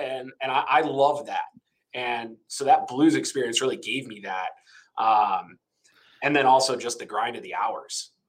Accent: Fenton, Missouri, United States; Yeah. So I grew up here just outside of St. Louis in Fenton, Missouri.

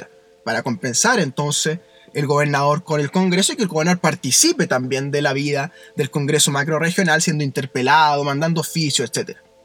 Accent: Chile; Somos todos chilenos, ¿cierto?

